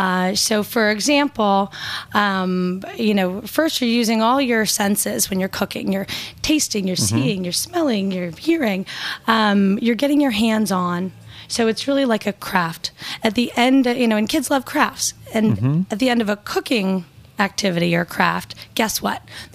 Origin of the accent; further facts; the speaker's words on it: Kansas City, Missouri, United States; now in New York, United States; I grew up in Kansas City, Missouri.